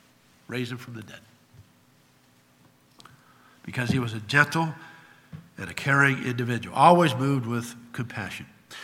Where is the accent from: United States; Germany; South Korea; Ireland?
Ireland; Well, I'm an Irishman. And Irish people are known to be hot-headed.